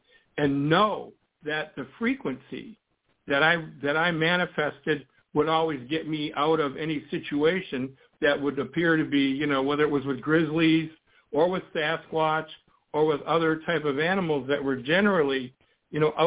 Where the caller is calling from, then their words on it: Michigan, United States; I'm in Michigan.